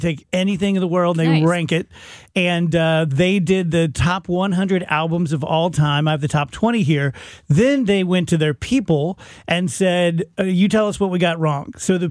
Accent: Illinois, United States; because I'm from Illinois, right, Chris? I fear the really bad Illinois parent

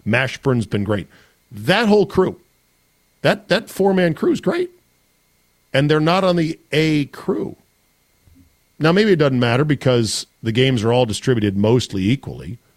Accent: Utica, New York, United States; It's an upstate New York thing. Yeah, I'm from Utica.

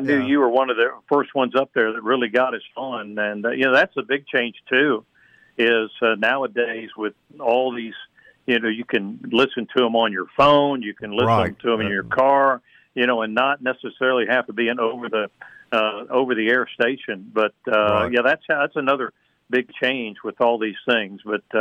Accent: Middletown, Ohio, United States; I grew up in Middletown, Ohio, and the guy that I listened to first was a guy named Warren Johnson, WPFB Radio in Middletown, Ohio, who did Middletown High School.

